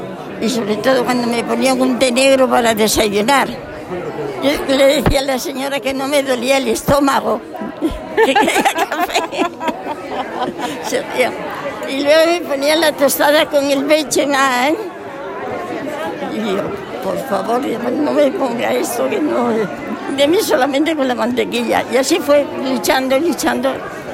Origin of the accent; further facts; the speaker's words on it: Oviedo, Asturias, Spain; moved away as an adult; also born or lived in Santander, Spain; now in Australia; Yo vengo de Asturias, de Oviedo. Y luego me fui a Santander y hice 3 años de enfermera.